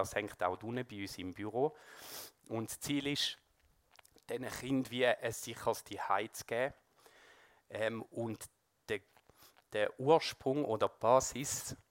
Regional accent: Schaffhausen, Switzerland; Ich bin 39 jetzt. Ich bin im Kanton Schaffhausen geboren.

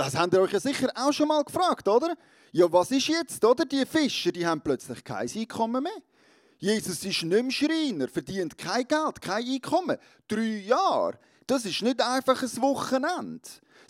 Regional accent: Switzerland; als Schweizer muss man sich doch irgendwann mal die Frage stellen, wer zahlt das eigentlich?

